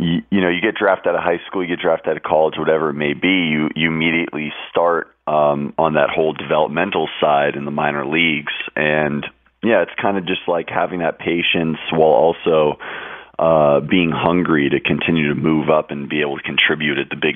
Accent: California, United States; Well, it's funny because I am from Southern California, laid back, but my dad is from Queens as well

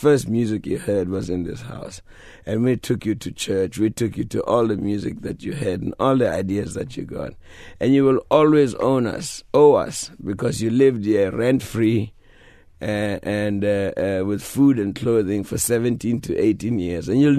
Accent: South Africa; moved away as an adult; I was away from South Africa 31 years.

